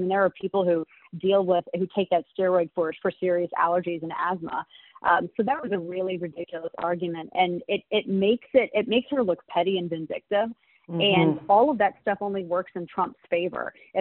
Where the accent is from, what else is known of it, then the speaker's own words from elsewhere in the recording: United States; I don't believe in giving up any more of my authority as an American citizen to the government